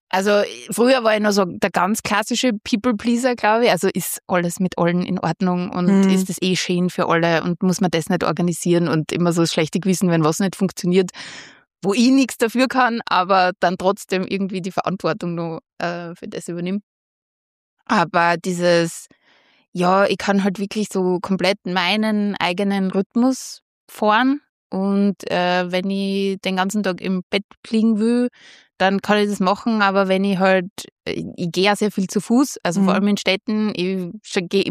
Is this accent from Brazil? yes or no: no; Styria, Austria; accent: Styrian; Ich komme aus der Steiermark, wie man hört